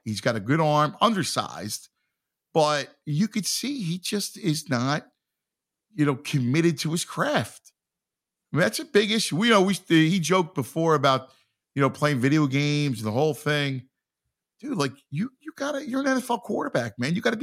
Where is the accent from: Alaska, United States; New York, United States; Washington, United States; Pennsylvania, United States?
Pennsylvania, United States; Philadelphia; I'm from Philadelphia, right? Do I know tanks and processes?